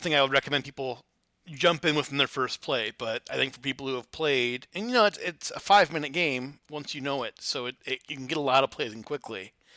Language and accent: English; Flint, Michigan, United States; I grew up in Flint, Michigan, which has a very rich tradition in organized labor, particularly auto unions.